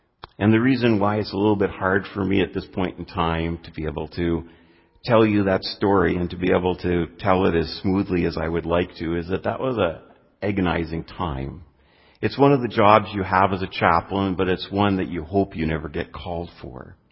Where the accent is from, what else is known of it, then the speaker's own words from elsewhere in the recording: Canada; I can remember just being struck as being a Canadian